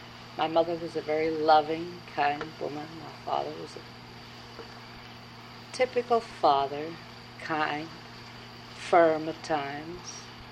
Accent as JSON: {"language": "English", "town": "Altoona", "region": "Pennsylvania", "country": "United States", "tie": "born there", "said": "I was born in Altoona, April the 10th, 1900."}